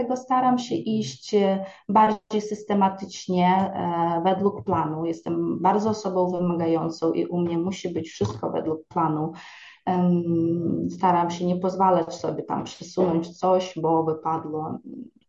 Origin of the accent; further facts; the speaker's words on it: Ukraine; now in Poland; my jesteśmy Ukraińcami, którzy założyliśmy tutaj firmę